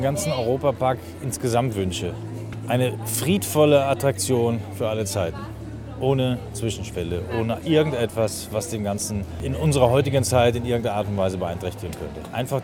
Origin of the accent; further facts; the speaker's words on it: Vienna, Austria; Ich komme aus Wien.